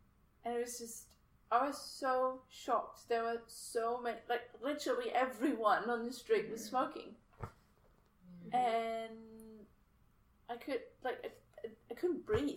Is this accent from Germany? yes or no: yes; Germany; English is a second language; now in Australia; So I am from Germany. Mm-hmm. Germany has a pretty high smoking rate.